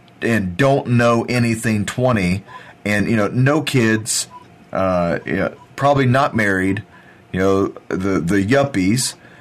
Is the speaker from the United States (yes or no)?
yes; United States; To me, as an American, and I'll sound a little patriotic when I say this, to me as an American